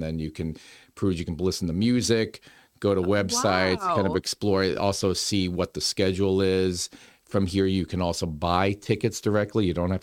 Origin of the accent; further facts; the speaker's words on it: Lowell, Massachusetts, United States; I'm from Lowell. People watch the earlier broadcast, my story. I was born and raised here, so I have a lot of love for Lowell.